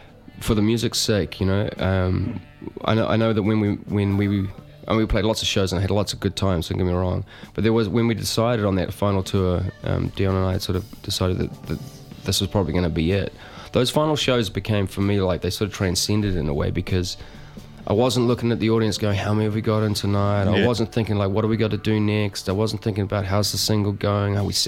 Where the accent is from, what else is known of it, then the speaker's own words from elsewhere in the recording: New Zealand; hey, we're … from New Zealand. Can we play?